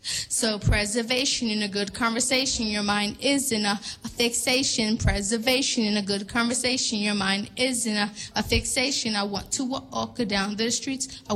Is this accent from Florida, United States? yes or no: no; New York City, New York, United States; So yeah, I mean, I'm exposed to a lot growing up in New York City.